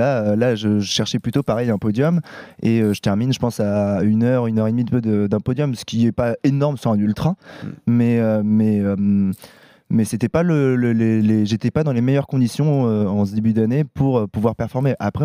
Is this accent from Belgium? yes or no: no; Paris, Île-de-France, France; C'est quand même un des rares trails qui se passe chez moi à Paris.